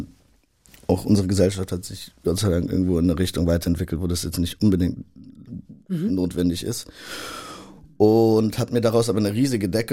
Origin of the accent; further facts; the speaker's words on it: Berlin, Germany; Es erinnert mich voll an meine Jugend in Berlin.